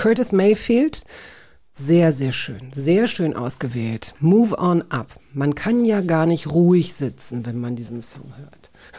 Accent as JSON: {"language": "German", "town": "Hanover", "region": "Lower Saxony", "country": "Germany", "said": "Weil ich komme aus Hannover und dort gab es FFN."}